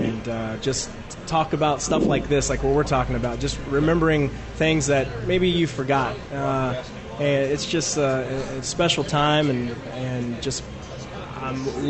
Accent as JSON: {"language": "English", "region": "Texas", "country": "United States", "tie": "born or raised there", "said": "You know, I grew up a Ranger fan because I grew up in Texas and watching those games"}